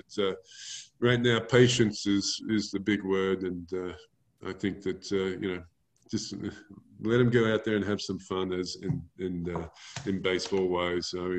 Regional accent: Geelong, Victoria, Australia; I'm doing it with a lot of cool people that I'm from Geelong, actually. It was made down there

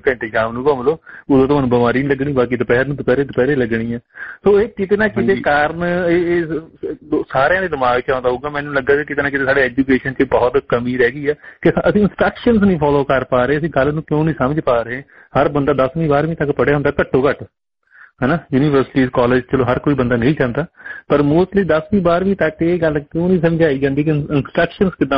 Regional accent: Hoshiarpur, Punjab, India; ਵੈਸੇ ਮੈਂ ਹੁਸ਼ਿਆਰਪੁਰ ਤੋਂ ਬਿਲੋਂਗ ਕਰਦਾ, ਹੁਸ਼ਿਆਰਪੁਰ ਨਵਾਂ ਸ਼ਹਿਰ ਨਾ ਮੇਰਾ ਬਹੁਤ ਕਰੀਬੀ ਆ, ਤੇ ਨਵਾਂ ਸ਼ਹਿਰ ਸਾਨੂੰ ਜ਼ਿਆਦਾ ਨਜ਼ਦੀਕ ਪੈ ਜਾਂਦਾ।

